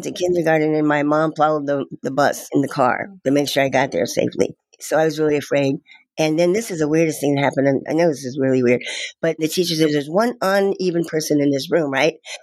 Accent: Cincinnati, Ohio, United States; I was born in Cincinnati, Ohio. Mm-hmm. Grew up there.

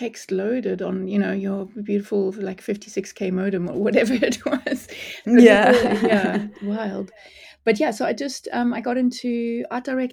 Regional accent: Namibia; born there; I was born in Namibia

